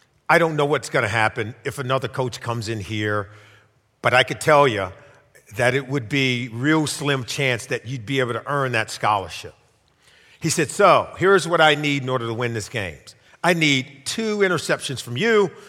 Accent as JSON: {"language": "English", "town": "Compton", "region": "California", "country": "United States", "tie": "born or raised there", "said": "I grew up in Compton, California. It was an environment that I desperately wanted out of."}